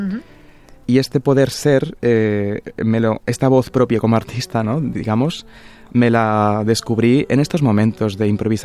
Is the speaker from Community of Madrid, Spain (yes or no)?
no; Catalonia, Spain; lo que hago es como este mejunje que yo soy también como catalán